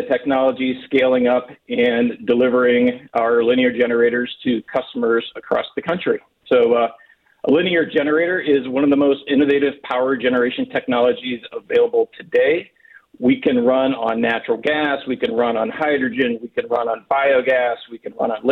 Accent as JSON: {"language": "English", "region": "Pennsylvania", "country": "United States", "tie": "born or raised there", "said": "I grew up in Indiana County, so I can vouch for, some of the plants in that area."}